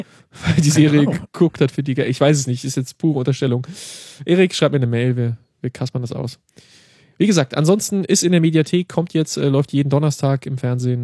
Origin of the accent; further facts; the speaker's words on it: East Germany, Germany; ich bin ja auch im Osten aufgewachsen